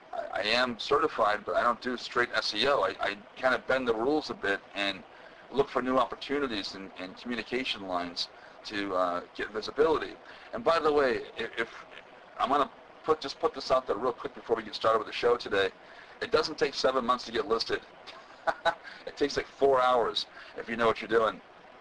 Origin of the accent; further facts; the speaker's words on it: Muskegon, Michigan, United States; Over at the Double J Ranch in Rothbury, Michigan, which is near my hometown of Muskegon.